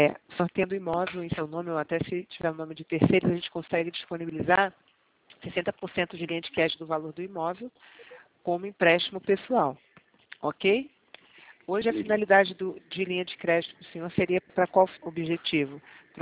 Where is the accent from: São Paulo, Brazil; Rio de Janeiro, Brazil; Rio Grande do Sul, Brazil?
Rio de Janeiro, Brazil; eu sou aqui do Rio de Janeiro.